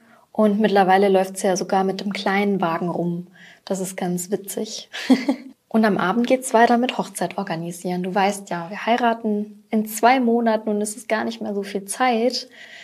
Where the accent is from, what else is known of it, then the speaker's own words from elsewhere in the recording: Germany; Was wir beim natürlich Deutsch sprechen machen, wir als Deutsche, ist, dass wir ganz viel zusammenziehen, dass wir ganz viel weglassen und dass wir einfach relativ schnell sprechen.